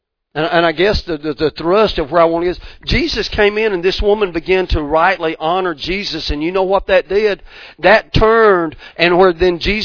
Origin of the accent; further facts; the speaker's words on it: Georgia, United States; accent: thick accent; everybody thinks we're either from Texas or Georgia because my terrible, and it's not a terrible, just my thick accent. I was like, man, you either got to be from Texas or Georgia. And I'm like, yeah, you know, I'm from Georgia and all that stuff.